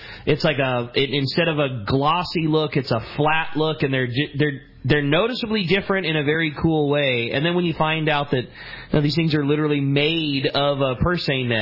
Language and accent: English; Prosper, Texas, United States; And this is … I'm from Prosper, Texas.